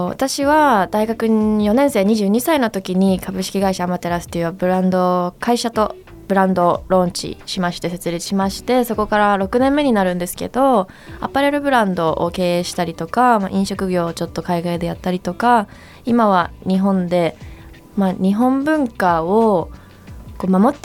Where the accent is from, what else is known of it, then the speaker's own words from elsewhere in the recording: Canada; moved away as an adult; now in Japan; 私日本人なんですけど、カナダで10歳からずっと育って、大学で日本に帰ってきて、なんで日本語はまあ喋れるようになって喋れるんですけど